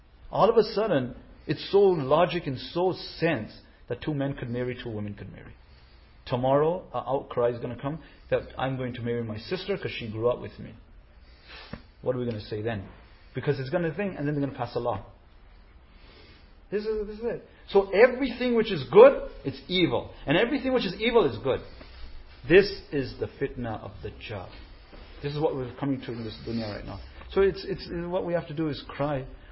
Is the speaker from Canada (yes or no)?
yes; Canada; I always wear red and white. I'm a Canadian.